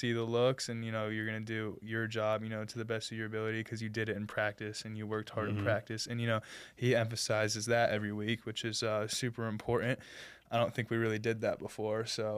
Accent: Gainesville, Florida, United States; my original dream school was the Florida Gators, because I grew up in Gainesville.

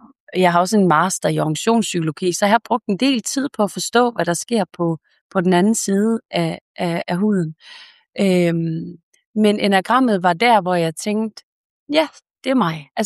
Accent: Esbjerg, Region of Southern Denmark, Denmark; jeg er esbjergenser af hjertet. Jeg elsker havet.

